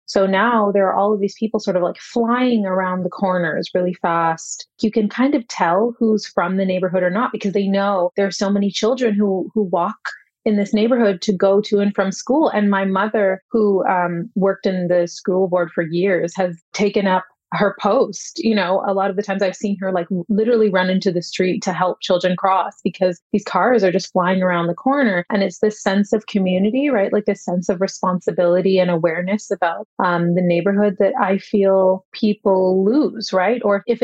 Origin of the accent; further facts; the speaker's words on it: Toronto, Ontario, Canada; also born or lived in Peru; Well, this is my hometown. It's nice for me to be here again.